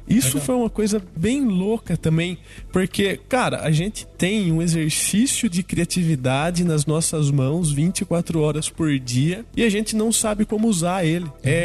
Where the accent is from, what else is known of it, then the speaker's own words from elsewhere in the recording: Itapira, São Paulo, Brazil; É um cara da minha cidade natal, é Itapira.